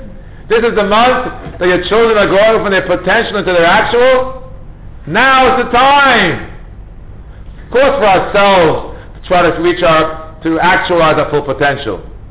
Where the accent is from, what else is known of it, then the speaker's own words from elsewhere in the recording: New York, United States; I come from New York, I don't see too many things growing